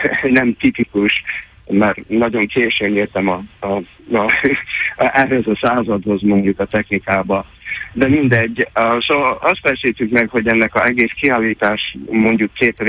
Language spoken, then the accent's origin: Hungarian; Cleveland, Ohio, United States; itt Clevelandban nőttem föl, és itt jártam a képzőművészeti főiskolába, a Cleveland Institute of Art-ba